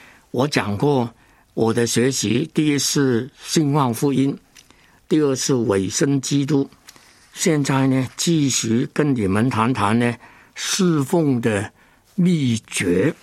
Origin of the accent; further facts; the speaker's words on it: Hong Kong; Chinese is a second language; 我在香港长大，根本不懂普通话